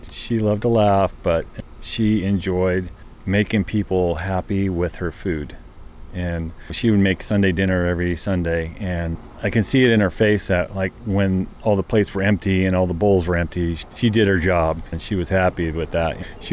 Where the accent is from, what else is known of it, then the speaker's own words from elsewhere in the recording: Las Vegas, Nevada, United States; So I was born in Las Vegas, and I lived there all my life. And my parents lived there all our lives as well.